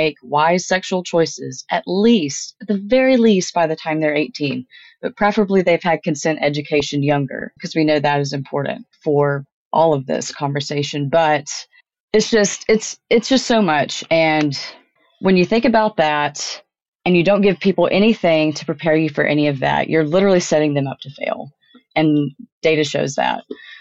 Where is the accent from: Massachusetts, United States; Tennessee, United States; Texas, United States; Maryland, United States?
Tennessee, United States; My home state of Tennessee